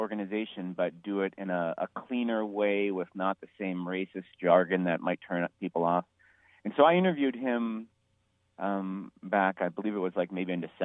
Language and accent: English; Cupertino, California, United States; I'm from Cupertino in San Jose, which is where Nathan's from. I went to a school that was pretty diverse.